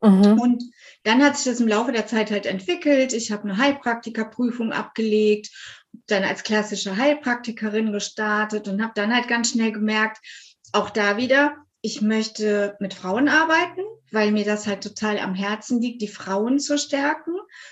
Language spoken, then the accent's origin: German; North Rhine-Westphalia, Germany; Ja, ich bin aus der Nähe von Köln